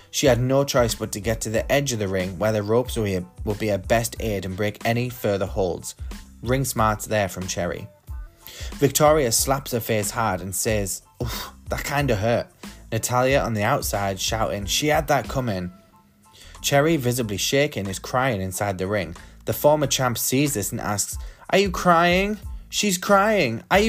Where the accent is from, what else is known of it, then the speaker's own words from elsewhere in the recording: United Kingdom; came to my home country, the UK.